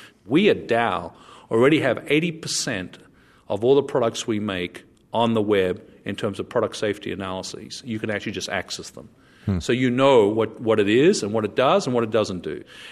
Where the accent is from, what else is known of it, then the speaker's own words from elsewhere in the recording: Australia; I'm from Australia, so you're on the right side of the nation, at least.